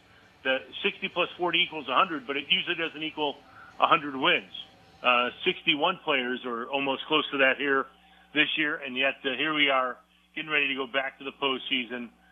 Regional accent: Chicago, Illinois, United States; I grew up in Chicago. I tell this story as much as I can. I was born in 1964.

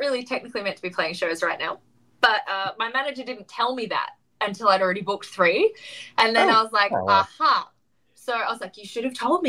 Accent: Australia; not saying aside because I'm Australian, no one cares.

